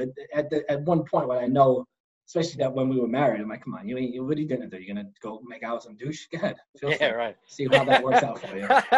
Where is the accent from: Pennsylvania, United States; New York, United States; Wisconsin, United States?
New York, United States; Brooklyn; It's also I'm from Brooklyn. So you don't know people being fake. Up here, no one's fake.